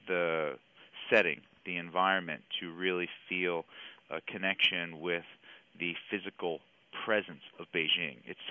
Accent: United States; Well, you know, I'm an American. I've grown up here. I've spent, you know, my entire life here, basically.

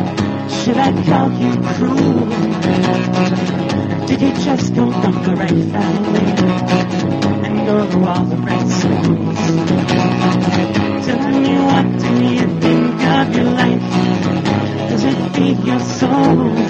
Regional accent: Maine, United States; So, I come from Maine, and I'm going to sing a song about Maine right now. It's called

